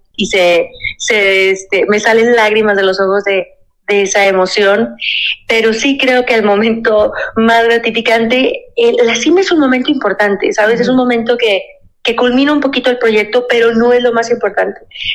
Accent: Aguascalientes, Mexico; Porque aparte yo soy de Aguascalientes, acá no tenemos montañas ni tenemos la oportunidad de tener cursos o un club alpino.

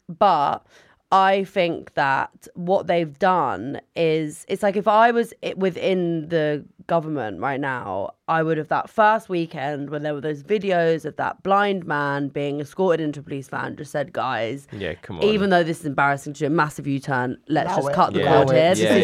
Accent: London, United Kingdom; I'm from North London.

